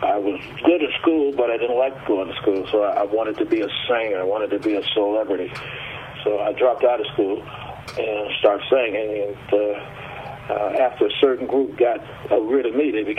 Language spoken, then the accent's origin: English; Detroit, Michigan, United States; I grew up here in the Metro Detroit area, what was commonly known as the Brewster Project.